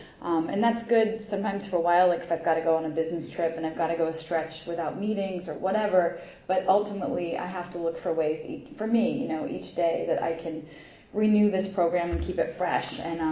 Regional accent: Seattle, Washington, United States; now in New York, United States; I'm from Seattle area, the Northwest. It's dark and rainy

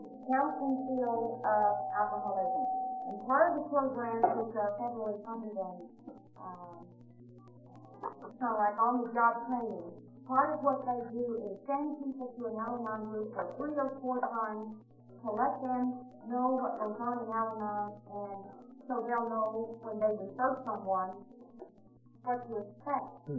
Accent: Tennessee, United States; I'm the A from Tennessee.

